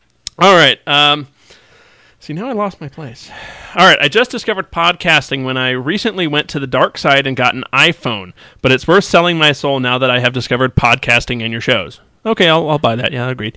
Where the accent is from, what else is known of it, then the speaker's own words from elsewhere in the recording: Pittsburgh, Pennsylvania, United States; born there; moved away as an adult; live in Texas and just heard your comment about having 2 fans in Texas. Well, now you have a third. I was born in Pittsburgh, but moved here more than 20 years ago